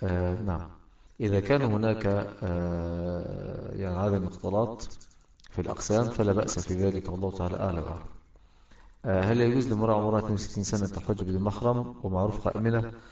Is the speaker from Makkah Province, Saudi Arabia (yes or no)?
yes; Mecca, Makkah Province, Saudi Arabia; يعني مولود في مكة وعايش في مكة